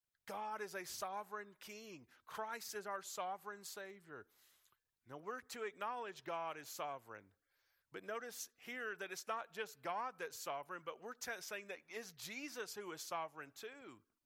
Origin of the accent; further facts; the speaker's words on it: Watertown, United States; born there; I was born in a modern day Bethlehem. I was born in Watertown. Some of y'all are giggling already because you know what I'm talking about. Nothing wrong with Watertown, but that's where I was born.